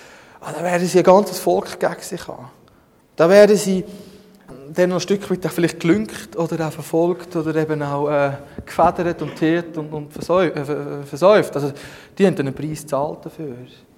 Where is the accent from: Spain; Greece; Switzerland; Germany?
Switzerland; Das wollen wir ja nicht als Schweizer, oder?